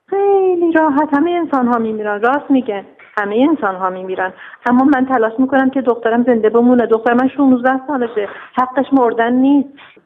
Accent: Iran; وقتی که گفتن اصلا کار شما مربوط به من نیست، من ایرانیم

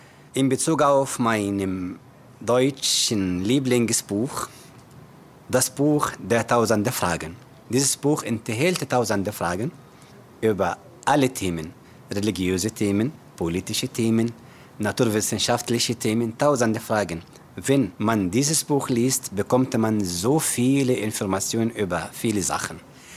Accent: Cairo, Cairo Governorate, Egypt; German is a second language; Ich komme aus Ägypten. Genauer gesagt aus Kairo, der Hauptstadt von Ägypten.

